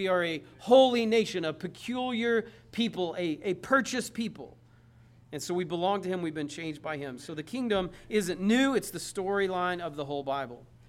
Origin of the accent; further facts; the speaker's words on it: United States; And I thank God that I'm an American. I'm thankful for the freedom that we have in this nation.